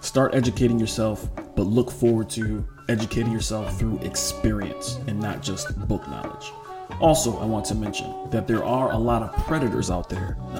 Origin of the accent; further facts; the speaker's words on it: Waterbury, Connecticut, United States; also born or lived in Meriden; now in New Haven, United States; New Haven County is where I know more about, because once again, that's where I'm born and raised. And you know what? We'll drill it down even more. I was born and raised in Waterbury